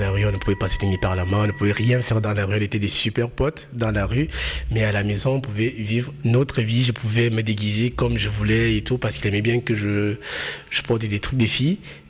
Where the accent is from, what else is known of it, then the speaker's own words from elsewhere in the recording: Cameroon; Je suis né au Cameroun. Et du coup, j'ai grandi un peu isolé dans mon petit coin.